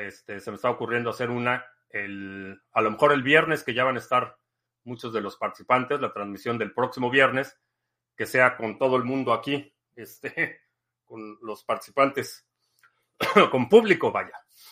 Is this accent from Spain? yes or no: no; Mexico City, Mexico; Lo que sí es que crecí en la Ciudad de México. He vivido y viajado.